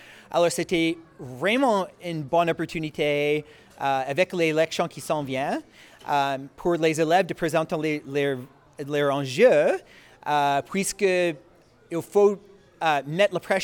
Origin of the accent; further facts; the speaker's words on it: Saint John, New Brunswick, Canada; je viens de Saint-Jean.